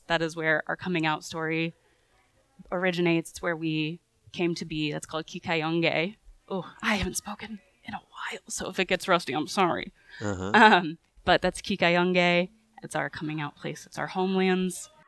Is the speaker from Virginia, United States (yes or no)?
no; Indiana, United States; was born and raised in Indiana and was not super connected to my tribe